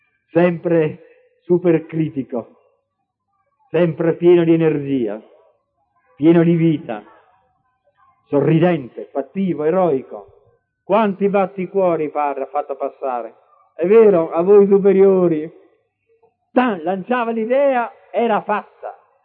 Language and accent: Italian; Loreto, Marche, Italy; born there; Noi eravamo nelle Marche, nella mia terra. Io sono della terra di Leopardi. Sono nato ai piedi del colle della Madonna, del colle di Loreto.